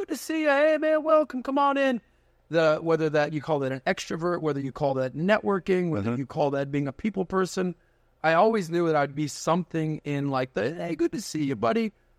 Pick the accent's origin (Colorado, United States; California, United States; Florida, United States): Florida, United States; Miami; So, it helps when you're born and raised in Miami.